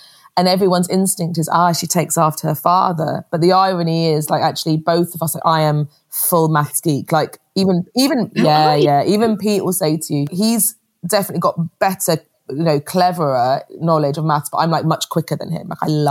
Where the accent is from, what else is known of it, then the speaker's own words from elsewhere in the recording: Muswell Hill, London, United Kingdom; I grew up in North London in a place called Muswell Hill, and Frances was our next door neighbour. And I grew up in a very traditional Greek Cypriot household. You know, my grandparents had all come over from Cyprus